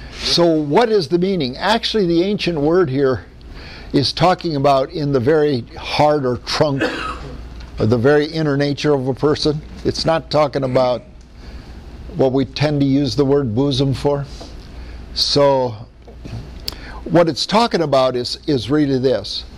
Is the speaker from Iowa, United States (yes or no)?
yes; Iowa, United States; Like Southerners, being a cousin means more. I'm from Iowa.